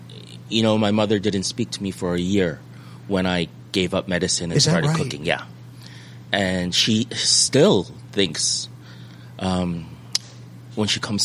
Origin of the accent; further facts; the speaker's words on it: Manhattan, New York, United States; growing up in Manhattan, there are no malls.